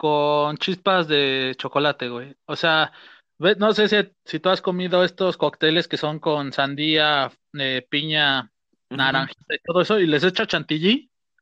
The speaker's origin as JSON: {"language": "Spanish", "region": "Mexico City", "country": "Mexico", "said": "Bueno, es que soy de la Ciudad de México, carnal."}